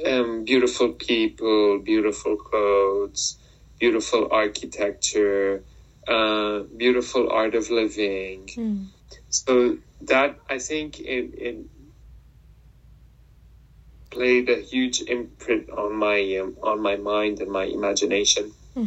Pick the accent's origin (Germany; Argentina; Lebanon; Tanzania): Lebanon; also born or lived in Beirut, Lebanon / Nairobi, Kenya; I'm a Lebanese designer. I was born in Beirut. I was raised in Nairobi, Kenya. I spent my childhood in Nairobi, Kenya. And then I spent my teenage adolescent years in Lebanon.